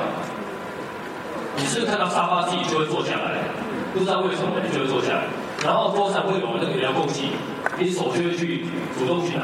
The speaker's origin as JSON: {"language": "Chinese", "country": "Taiwan", "said": "大家好，我来自台湾"}